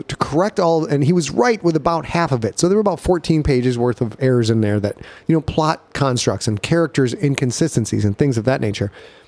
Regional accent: Sheboygan, Michigan, United States; back when I was a kid, growing up in Sheboygan, Michigan, there wasn't a lot to do.

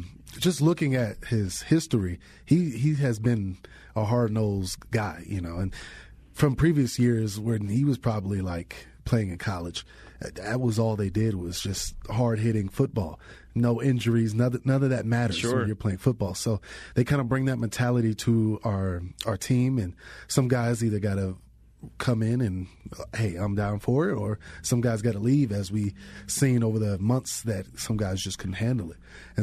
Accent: Georgia, United States; back home, I'm from Georgia. I usually know the back roads, but I don't really know the back roads out here.

